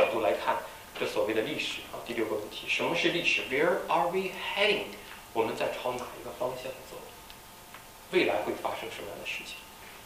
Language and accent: Chinese; Hong Kong; 他看出我是从香港来的啊